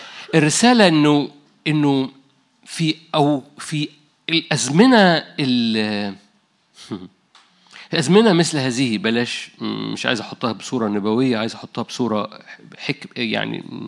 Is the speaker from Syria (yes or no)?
no; Upper Egypt, Egypt; مش عارف ليه قلبت صعيدي، بس أنا صعيدي.